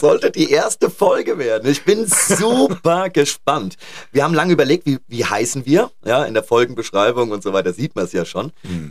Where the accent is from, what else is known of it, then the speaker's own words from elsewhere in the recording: Büdingen, Hesse, Germany; Nein, ich komme aus der Wetterau.